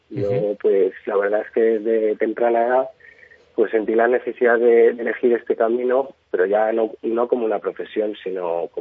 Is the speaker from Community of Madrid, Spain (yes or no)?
yes; Madrid, Community of Madrid, Spain; born there; now in Mallorca, Spain; pues yo nací en Madrid, tengo 34 años